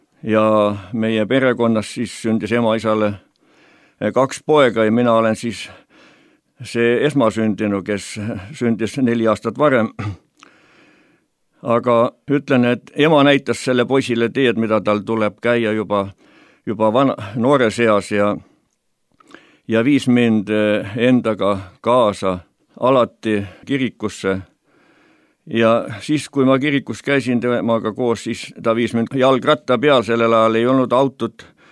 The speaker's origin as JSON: {"language": "Estonian", "region": "Saare County", "country": "Estonia", "tie": "born there", "said": "olen sündinud Saaremaal ja õppinud sellises kohas nagu Mustjal algkool."}